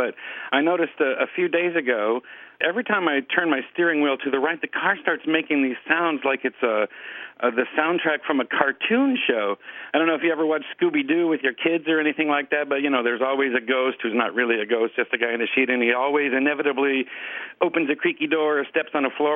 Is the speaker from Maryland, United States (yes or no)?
yes; Laurel, Maryland, United States; I'm from Laurel, Maryland.